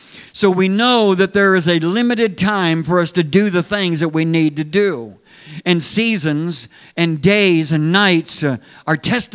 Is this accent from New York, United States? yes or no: no; California, United States; I guess that's the California boy in me. I was raised in California. We didn't really see a lot of dramatic change in the seasons in Southern California, but when I eventually moved east and settled in the Midwest area